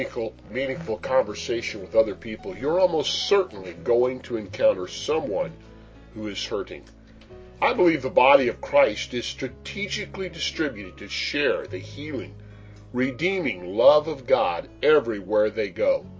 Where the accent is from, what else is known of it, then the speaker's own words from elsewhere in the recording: Pennsylvania, United States; We're from Lancaster County, Pennsylvania.